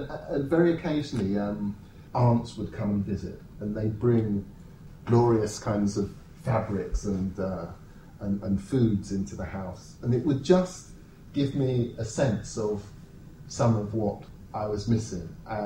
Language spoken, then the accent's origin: English; London, United Kingdom; I grew up in London. I grew up in Tooting, actually. And my father, he was born in Ghana, and he had come to Britain in the 50s.